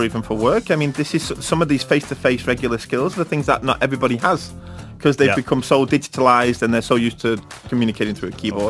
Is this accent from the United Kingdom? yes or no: yes; Manchester, North West England, United Kingdom; There's a chain of pubs, at least in Manchester, in my hometown, that have now banned mobile phones.